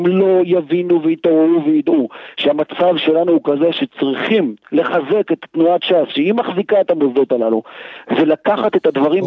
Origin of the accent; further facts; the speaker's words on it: Jerusalem, Jerusalem District, Israel; אני בחור שגדלתי בשכונת שמואל הנביא, בשכונת מצוקה, משפחה של 10 ילדים